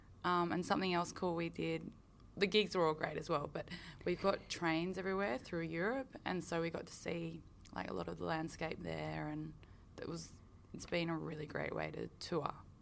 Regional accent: Sydney, New South Wales, Australia; Claire and I are from Sydney, and Bee's from Melbourne.

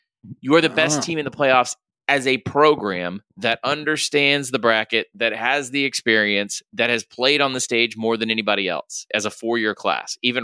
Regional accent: Macon, Georgia, United States; I am from Macon

